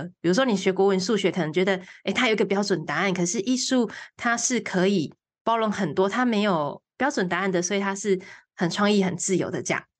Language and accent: Chinese; Changhua County, Taiwan; now in Hsinchu, Taiwan; 很开心今天来上节目。我本身是彰化人，然后目前在新竹是工作跟创作。那我是从那个新竹教育大学，也就是现在的清华大学毕业，本身就是学艺术教育。